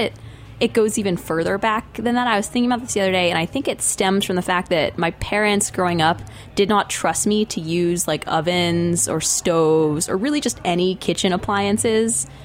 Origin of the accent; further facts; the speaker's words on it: Dallas, Texas, United States; I'm from Dallas, Texas.